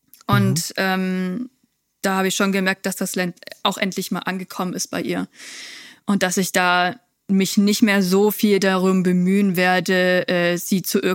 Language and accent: German; Scotland, United Kingdom; Und Schottland bleibt auch immer meine Heimat gefühlt.